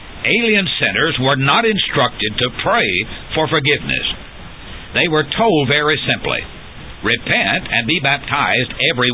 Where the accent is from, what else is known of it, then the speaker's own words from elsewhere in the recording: Tennessee, United States; Where I grew up in Middle Tennessee, there were churches which employed the mourner's bench